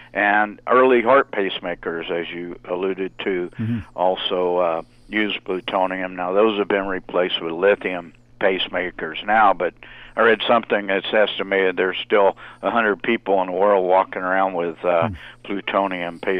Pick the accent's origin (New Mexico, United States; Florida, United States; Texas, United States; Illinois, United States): New Mexico, United States; Trinity Site, New Mexico, mm-hmm. my home state, in 1945.